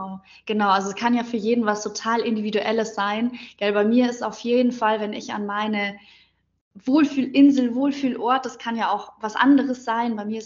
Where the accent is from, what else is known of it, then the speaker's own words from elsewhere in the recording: Munich, Bavaria, Germany; Ich komme aus München. Ich bin auch aktuell in München